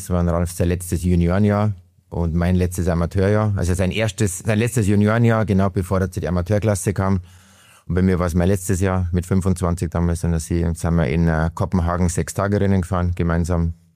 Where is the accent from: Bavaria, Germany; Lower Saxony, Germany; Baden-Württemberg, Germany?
Bavaria, Germany; Rosenheim; born there; Ich bin ja eigentlich Rosenheimer, also gebürtig Rosenheimer